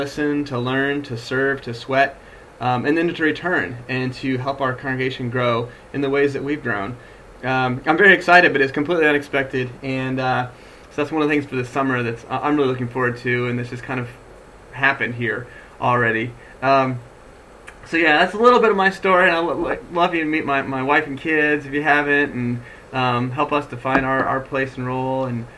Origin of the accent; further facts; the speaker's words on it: Illinois, United States; also born or lived in Tucson; I was born in Tucson, Arizona, and do not remember living there as it was about a year and a half of my life. And then I lived in Illinois in the country doing cows and insects